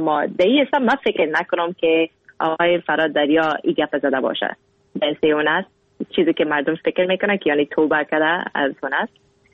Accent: Afghanistan; now in Canada; گفتم اگه از افغانستان هستم مسلمان هستم

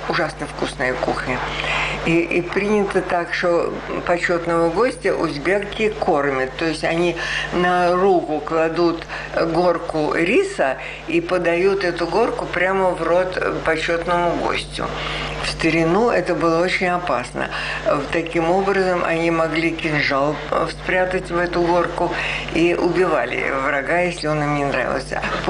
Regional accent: Moscow, Russia; Мы командировочные, мы из Москвы.

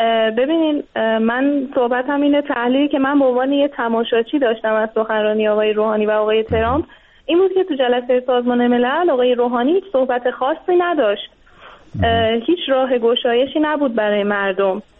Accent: Iran; من به عنوان یه ایرانی

